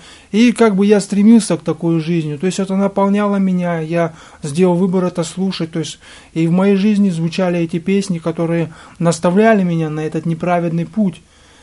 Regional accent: Semey, Abai Region, Kazakhstan; я сам вообще из Казахстана и отбывал заключение в алматинской колонии. Вот, я вернулся домой в Семипалатинск.

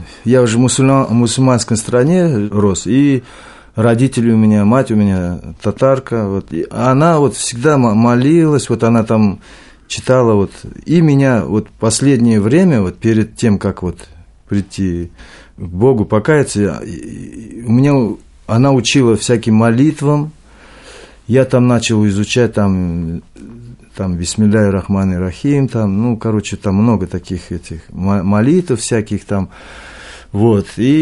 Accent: Tashkent, Uzbekistan; moved away; Я приехал из Узбекистана, город Ташкент. Может быть, кто знает такой город.

